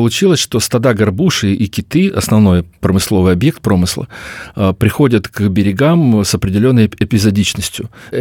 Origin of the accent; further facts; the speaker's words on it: Magadan, Magadan Oblast, Russia; also born or lived in Primorsky Krai; Я вырос в Магадане, детство прошло потом в Приморском крае, школьные годы, вуз.